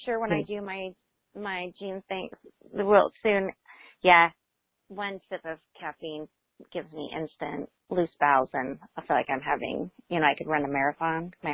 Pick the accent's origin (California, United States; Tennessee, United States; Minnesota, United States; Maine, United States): California, United States; Newcastle; I'm actually from Newcastle, California in Northern California.